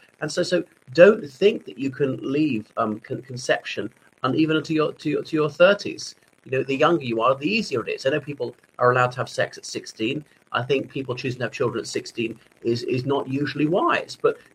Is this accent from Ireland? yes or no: yes; Ireland; from Ireland.